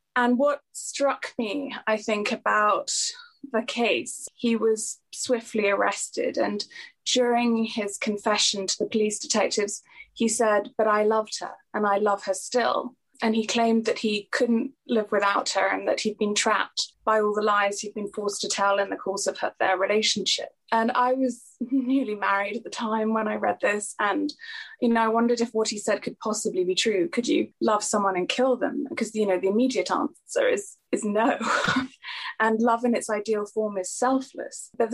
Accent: Singapore; I'm from Singapore and, that's where I grew up. My Indian family and my British family have been there for several generations, actually.

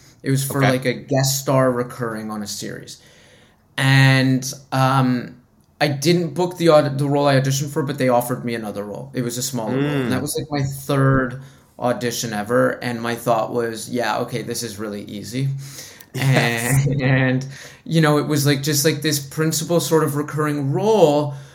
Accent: Toronto, Ontario, Canada; I was born and raised in Toronto.

